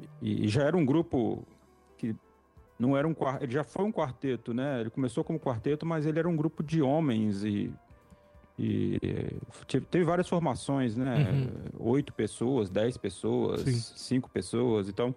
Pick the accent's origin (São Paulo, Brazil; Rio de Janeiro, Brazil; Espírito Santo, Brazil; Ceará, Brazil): Espírito Santo, Brazil; Mas era um grupo do Espírito Santo, né? Que eu sou do Espírito Santo